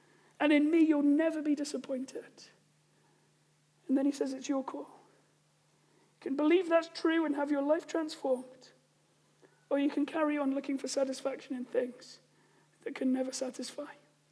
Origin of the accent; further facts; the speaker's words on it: England, United Kingdom; I think it's because I'm English.